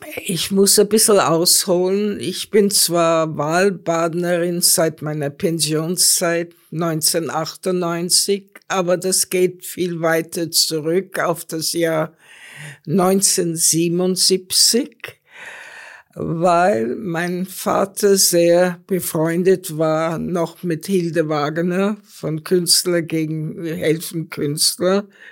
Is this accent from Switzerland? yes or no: no; Vienna, Austria; Ich bin zwar in Wien geboren und war in Wien, aber ich habe eine Kleinstadt sehr gern.